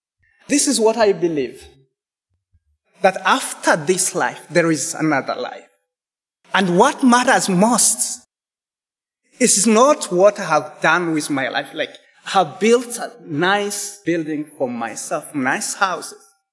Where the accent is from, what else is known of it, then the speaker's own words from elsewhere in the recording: Rwanda; now in Uganda; I am so excited to be here. I am from Rwanda.